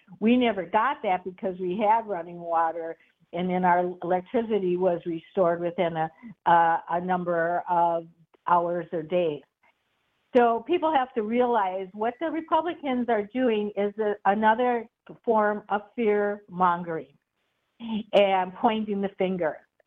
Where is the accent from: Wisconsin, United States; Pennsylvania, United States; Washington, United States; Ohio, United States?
Wisconsin, United States; Milwaukee; You know, I'm from Milwaukee, and I was a victim of the Deep Tunnel Project